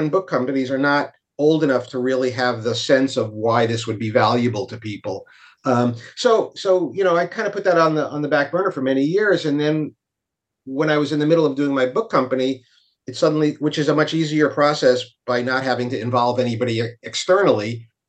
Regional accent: New York, United States; Well, I'm a New Yorker born and bred, but I've been in Brooklyn in my second term of tour of duty, 25 years.

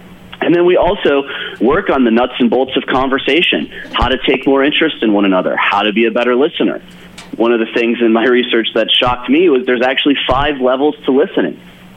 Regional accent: Detroit, Michigan, United States; I grew up in Detroit. I did not come from a wealthy family, as I said, a single father.

